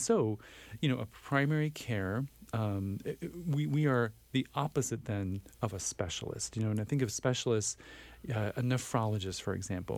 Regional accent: New Ulm, Minnesota, United States; also born or lived in overseas; So I'm a Minnesota kid. I was born in New Ulm. I had a chance to live overseas at one point in my life when I was a young person. But I've spent the rest of my life in Minnesota.

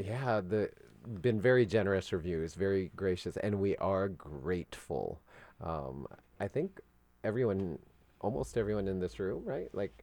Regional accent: Philippines; even though we're all here in this room, in this studio, because we're Filipino

